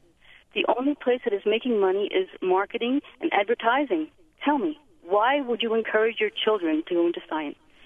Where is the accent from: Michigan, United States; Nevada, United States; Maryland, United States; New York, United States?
Michigan, United States; Detroit; moved away as an adult; I am also from Detroit, Michigan. We recently left Detroit, Michigan.